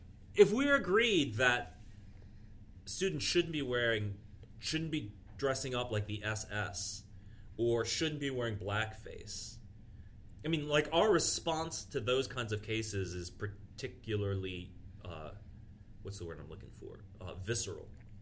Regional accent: Virginia, United States; And there's a lot of that going around back in my home state of Virginia.

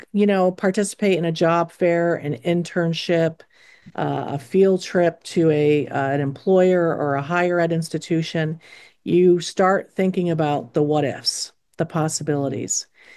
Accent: Pittsfield, United States; I grew up in Pittsfield. I was a Joey.

